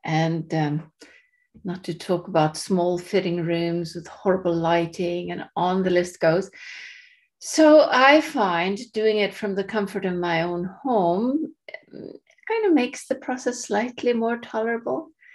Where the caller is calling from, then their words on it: Norway; English is a second language; I'm shopping from Norway and Christine is shopping from Eastern Canada.